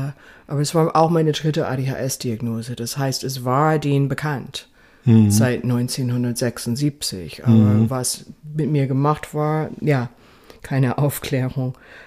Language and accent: German; California, United States; also born or lived in Seattle / New York; Genau. Ich bin in Kalifornien groß geworden, genau.